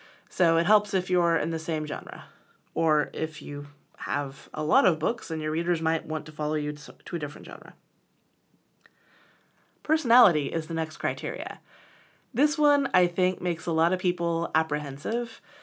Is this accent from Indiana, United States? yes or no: yes; Indiana, United States; I grew up in Indiana